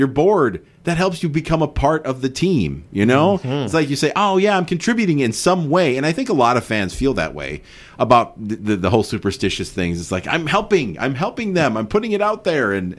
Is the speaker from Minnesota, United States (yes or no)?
yes; Minnesota, United States; You know, I grew up in Minnesota, people would be disappointed